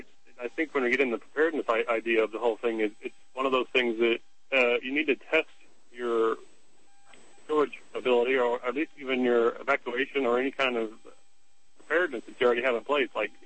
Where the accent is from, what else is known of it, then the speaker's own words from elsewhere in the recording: Missouri, United States; I'm born and raised in Missouri. I've grown up in the state my whole life